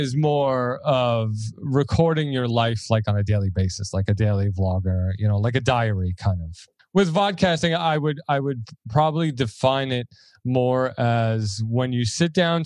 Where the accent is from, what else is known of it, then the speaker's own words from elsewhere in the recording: Brooklyn, New York, United States; I'm from Brooklyn. I talk with my hands.